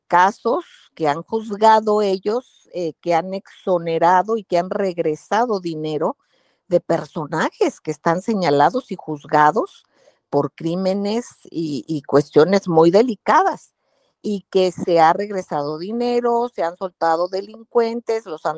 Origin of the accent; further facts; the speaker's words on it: Mexico; Pues aquí hay que plantearnos como mexicanos en este plan C, al que apoyamos muchos mexicanos, la inmensa mayoría